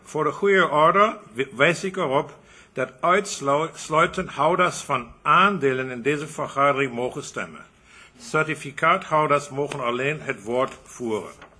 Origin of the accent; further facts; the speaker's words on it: Germany; Dutch is a second language; Ik zal die vergadering proberen te leiden in het Nederlands. Ik ben Duitser, dat is klaar.